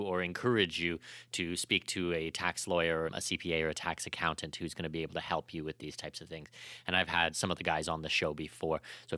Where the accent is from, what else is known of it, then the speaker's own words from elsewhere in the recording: Canada; also born or lived in Australia; I'm Canadian, you know, and I lived in Australia